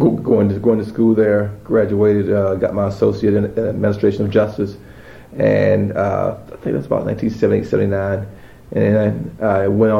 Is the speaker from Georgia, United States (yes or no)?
yes; Georgia, United States; also born or lived in Blakely, Georgia; Well, I was born in Southwest Georgia, Blakely, Georgia, 1957, July 31st. But I moved and grew up in some parts down in Southwest Georgia.